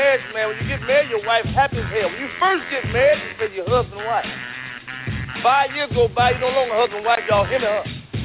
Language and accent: English; Chicago, Illinois, United States; now in Los Angeles, United States; I'm from Chicago. Christmas time will be cold snow.